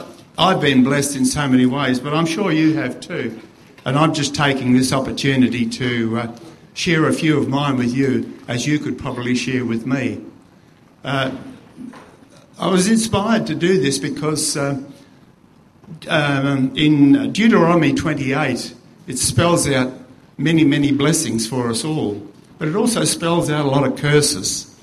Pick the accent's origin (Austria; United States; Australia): Australia; Western Australia; born there; And so I was born in Western Australia as a consequence.